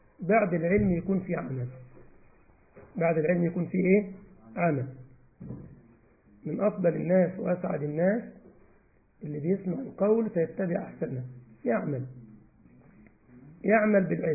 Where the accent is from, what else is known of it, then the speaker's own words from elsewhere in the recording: Egypt; مش نسمع كما يقول عندنا في مصر ودن من طين وودن من عجين